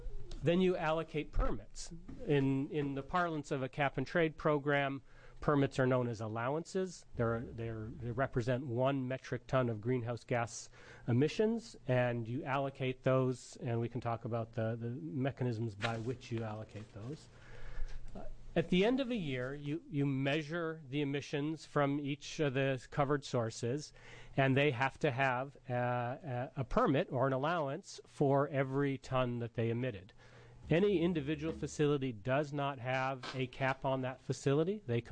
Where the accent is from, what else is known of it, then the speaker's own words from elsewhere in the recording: California, United States; That presentation that you just saw is very familiar to me as a Californian.